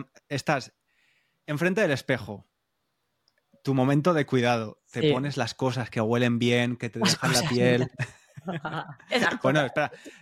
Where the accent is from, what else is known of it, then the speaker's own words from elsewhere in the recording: Valencia, Valencian Community, Spain; Somos de Valencia, que en Valencia hay bastantes personas